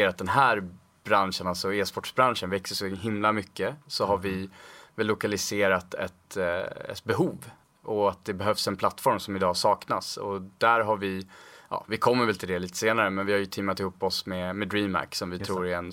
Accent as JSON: {"language": "Swedish", "town": "Stockholm", "region": "Stockholm County", "country": "Sweden", "tie": "born or raised there", "said": "Född och uppvuxen i Stockholm, väldigt sportintresserad generellt"}